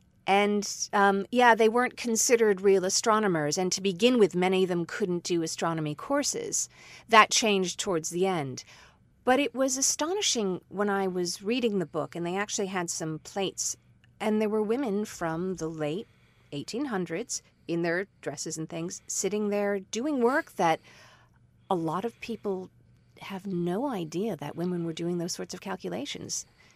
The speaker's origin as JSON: {"language": "English", "town": "Wellesley", "region": "Massachusetts", "country": "United States", "said": "that book had a lot of personal meaning for me because I'm from Wellesley and I went to Harvard"}